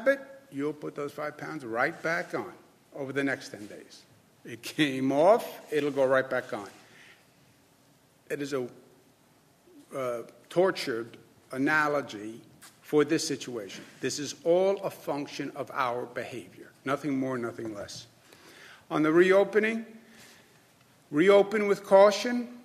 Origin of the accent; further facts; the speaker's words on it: New York, United States; It's not because I'm from New York.